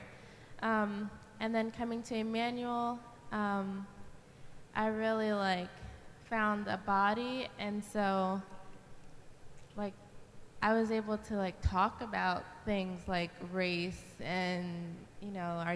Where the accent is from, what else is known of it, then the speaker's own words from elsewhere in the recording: Ohio, United States; So I grew up in Ohio in a small city.